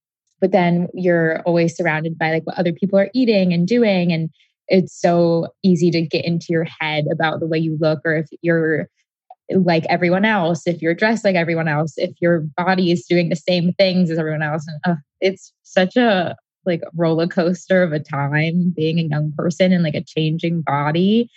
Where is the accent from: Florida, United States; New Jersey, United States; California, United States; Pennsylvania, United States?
Florida, United States; so I grew up in Florida, which is an interesting time to be. And so it was summer year round.